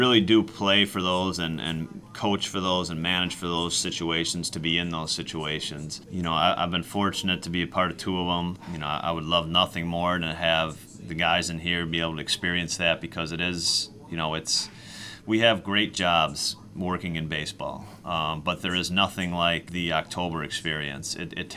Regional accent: Milwaukee, Wisconsin, United States; I grew up in Milwaukee. I live in Milwaukee. I made my home there for a while now.

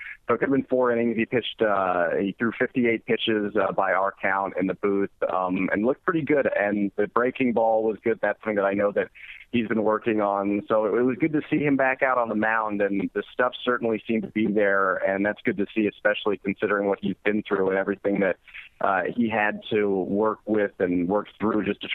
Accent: Los Angeles, California, United States; I'm actually from Los Angeles

